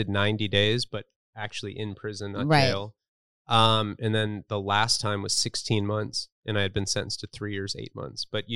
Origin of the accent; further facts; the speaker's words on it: Santa Barbara, California, United States; I grew up in Santa Barbara, California.